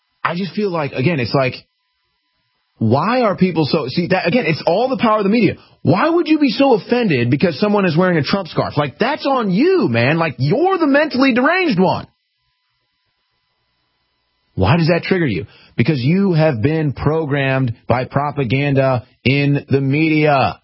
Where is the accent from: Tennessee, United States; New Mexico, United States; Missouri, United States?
Missouri, United States; St. Louis; You know, it's weird because, you know, I'm from St. Louis, but it's weird.